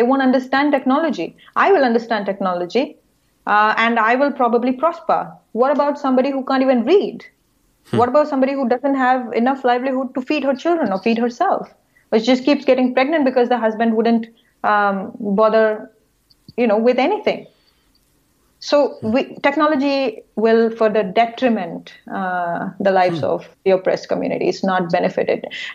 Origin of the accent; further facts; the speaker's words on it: India; I'm from India